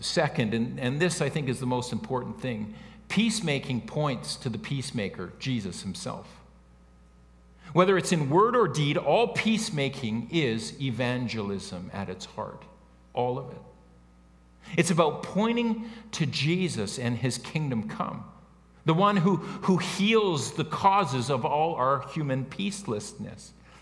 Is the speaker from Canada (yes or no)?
yes; Canada; But I explained that we didn't welcome him in because we're Canadian.